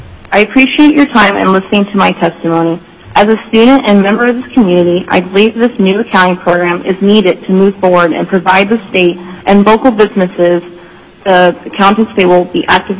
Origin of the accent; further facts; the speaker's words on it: Alaska, United States; I was born and raised here in Alaska